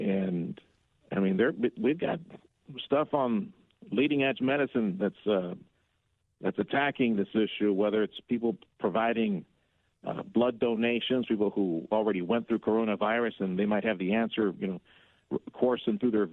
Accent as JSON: {"language": "English", "country": "Mexico", "tie": "born or raised there", "also_born_or_lived": "McAllen, United States", "said": "I am an American. Now, I grew up as a boy in Mexico, and up to about the age 10, my parents were Mexican, born in Mexico. They were reared in Mexico, and I was born in McAllen"}